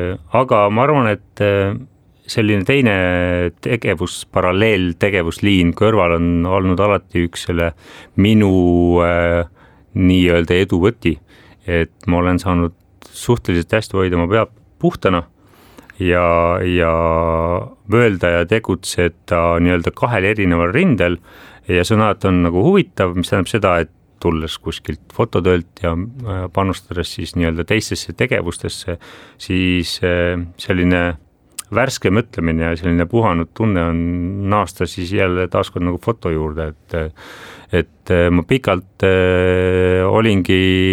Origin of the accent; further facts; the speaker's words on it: Kuressaare, Saare County, Estonia; mina kasvasin, sündisin küll Kuressaares, aga väga palju aega veetsin ka oma vanavanemate pool nagu Läänesaaremalt, siis Karala ja Lümanda kandis.